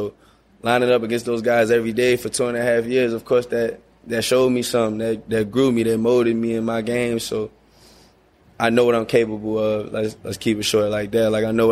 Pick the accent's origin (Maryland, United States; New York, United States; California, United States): Maryland, United States; Baltimore; I'm from Baltimore. Y'all don't know. Y'all ain't never seen a Baltimore kid before.